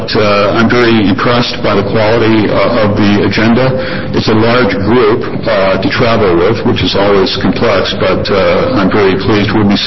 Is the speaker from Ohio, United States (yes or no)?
no; Astoria, Oregon, United States; I was born and raised in Astoria, and the airport employs more people than live in my old hometown of Astoria.